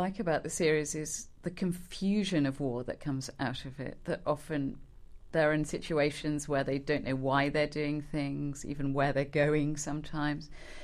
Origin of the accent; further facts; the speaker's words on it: England, United Kingdom; accent: English; my English accent came out with some incredibly obscene piece of dialogue.